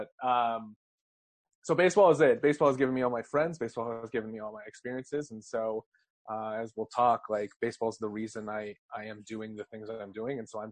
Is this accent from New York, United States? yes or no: no; Scottsdale, Arizona, United States; for those who don't know me. For those who do know me, I don't know how they would. I grew up in Scottsdale, Arizona, which is a very baseball-heavy town.